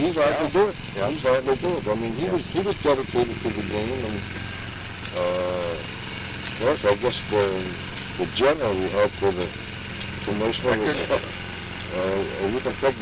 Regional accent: New Jersey, United States; He settled down in my hometown in New Jersey.

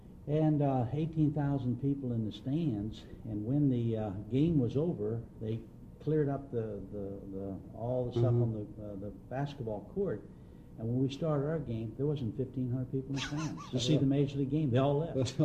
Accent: East St. Louis, Illinois, United States; of course, being growing up in East St. Louis

